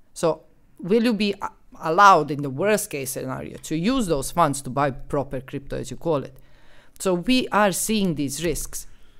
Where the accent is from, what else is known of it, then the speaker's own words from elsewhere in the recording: Serbia; English is a second language; I grew up in Serbia. I grew up in Serbia.